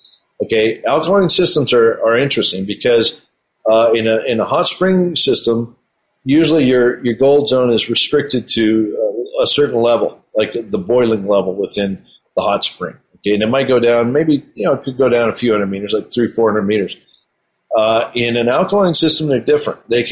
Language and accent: English; Colorado, United States; First of all, I grew up here in the Colorado area, and we have a number of alkaline gold systems in this state